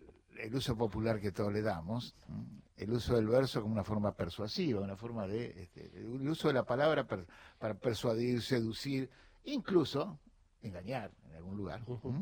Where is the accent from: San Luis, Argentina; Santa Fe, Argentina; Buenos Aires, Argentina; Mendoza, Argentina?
Buenos Aires, Argentina; Gonzales Chaves; born there; Claro, yo nací en Chávez, eso fue una casualidad un poquito porque era mi viejo era bancario, entonces estábamos así que viví un año y pico ahí, pero anduve por un montón de pueblos de la provincia.